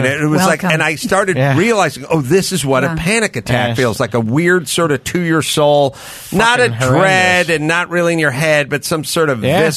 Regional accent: North Hollywood, California, United States; I'm from North Hollywood. There's no panic attacks.

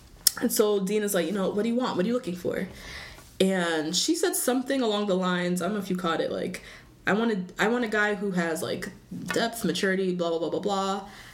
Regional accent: Zambia; They're like, oh, you don't know that show? I'm from Zambia.

